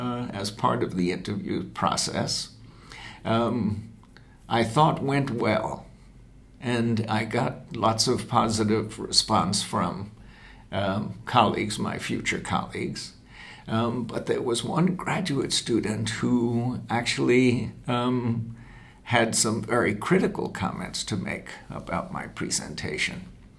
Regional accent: Brooklyn, New York, United States; It was a new state university to serve an urban community, and I'm from an urban background. I come from the Republic of Brooklyn in New York City

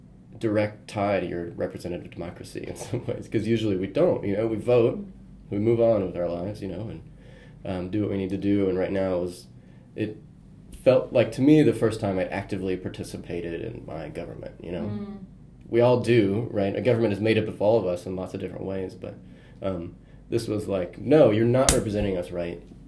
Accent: Tampa, Florida, United States; So I grew up in Tampa. Things I really love about Tampa, and I connected to the people.

